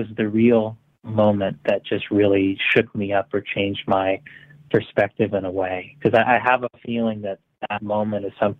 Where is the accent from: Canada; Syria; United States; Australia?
United States; Marlborough, Connecticut; Absolute shout out to Marlboro, my hometown, obviously my parents